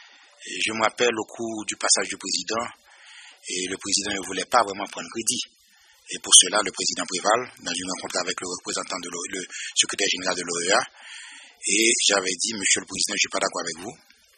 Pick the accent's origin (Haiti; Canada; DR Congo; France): Haiti; notre rôle en tant qu'Haïtien